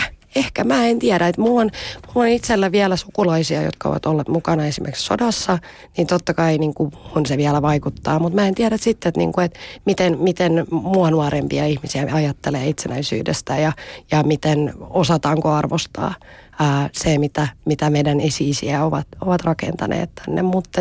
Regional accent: Turku, Southwest Finland, Finland; also born or lived in Kokkola; mä en ole itse asiassa syntynyt Turussa. Mä oon syntynyt Kokkolassa, niin mä en tiedä mitä musta silloin tulee, mutta et Kokkolasta Turkuun sitten on muuttanut.

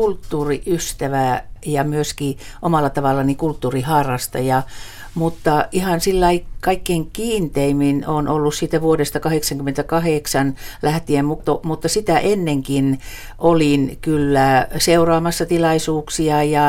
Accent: Kainuu, Finland; mä oon niin kauhean ylpeä siitä, että minä olen kainuulainen

